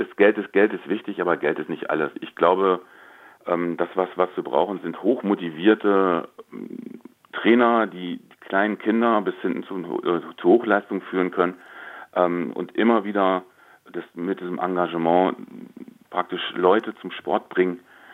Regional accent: North Rhine-Westphalia, Germany; Ja, ich komme aus dem Ruhrgebiet und da ist, muss man wirklich sagen, da ist Fußball sehr, sehr, sehr dominant.

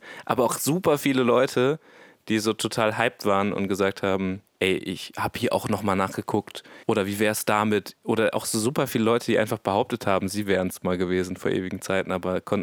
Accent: Duisburg, North Rhine-Westphalia, Germany; Ich bin in Duisburg aufgewachsen.

